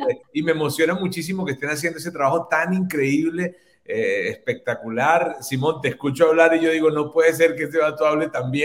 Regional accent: Venezuela; moved away as an adult; now in Monterrey, Mexico; Soy venezolano, tengo 16 años acá en Monterrey, México.

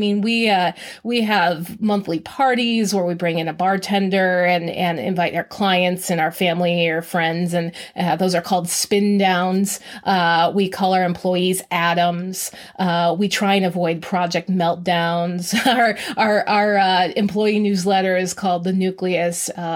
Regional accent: Grand Rapids, Michigan, United States; I grew up in Southeast Grand Rapids, have deep family roots here, wanted to stay in the state for college

